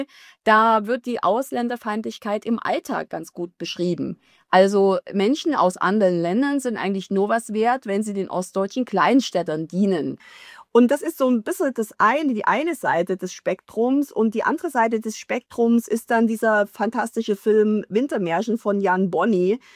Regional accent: eastern Germany, Germany; born there; weil ich bin ja selber im Osten geboren

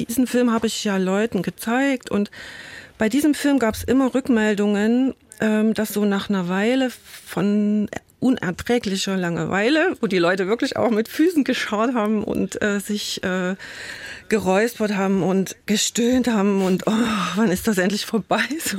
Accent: Chemnitz, Saxony, Germany; now in Dresden, Germany; Ich bin aus Chemnitz gekommen, hatte dort so in der Nachwendezeit eine sehr interessante Lebensphase.

